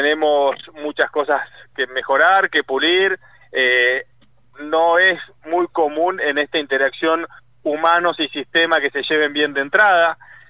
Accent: Neuquén, Argentina; no está del todo bien por cómo somos los neuquinos, siempre un paso más adelante

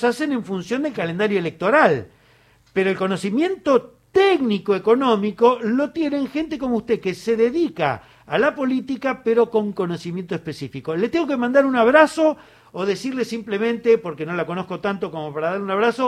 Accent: Río Negro, Argentina; y le digo a usted, como argentina, rionegrina, con la mano en el corazón

